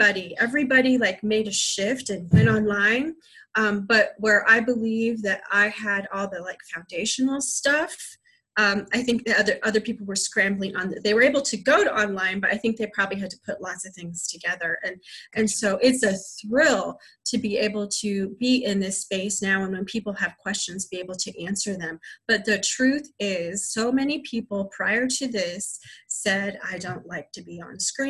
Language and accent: English; California, United States; now in Singapore; So we've been here in Singapore for 3 years. We came from the Southern California in the United States.